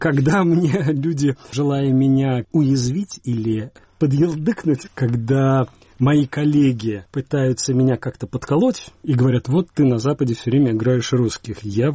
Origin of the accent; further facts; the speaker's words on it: Saint Petersburg, Russia; born there; я родился в Советском Союзе, в городе Санкт-Ленинград